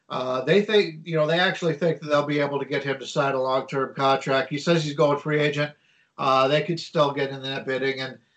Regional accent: Cleveland, Ohio, United States; maybe it's just that we're from Cleveland and we're just happy for anything

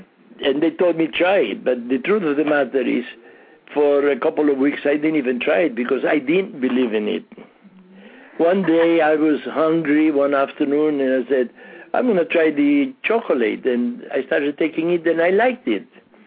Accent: Philippines; I'm fairly well known in the Philippine community. I'm a Filipino.

